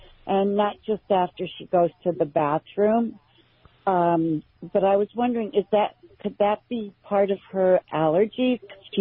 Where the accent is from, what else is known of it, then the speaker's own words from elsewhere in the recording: California, United States; I'm from California, yeah.